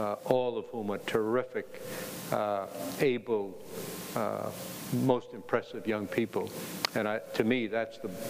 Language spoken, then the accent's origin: English; Maine, United States; I was serving as a federal judge in my home state of Maine when one of Maine's senators was appointed Secretary of State.